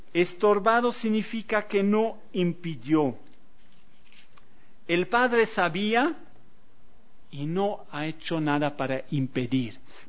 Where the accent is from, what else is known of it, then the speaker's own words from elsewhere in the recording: Bolivia; Ahora nosotros como bolivianos tenemos las aguas del Silalá, ¿no?